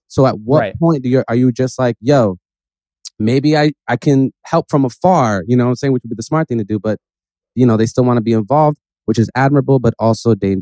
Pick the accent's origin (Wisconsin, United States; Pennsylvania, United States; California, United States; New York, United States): New York, United States; Bronx; also born or lived in Newark, New Jersey; like I grew up in the Bronx. Like, I grew up around hip hop culture. I grew up in Newark. I grew up around that culture.